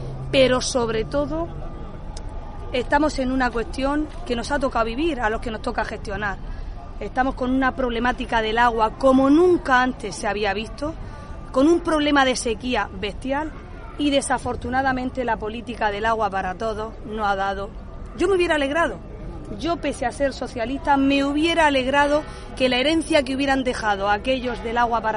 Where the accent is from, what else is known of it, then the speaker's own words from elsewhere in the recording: Cartagena, Region of Murcia, Spain; hoy, como alcaldesa de Cartagena, no puedo sentirme más orgullosa de teneros aquí, en mi ciudad, conmigo, a la gente de mi tierra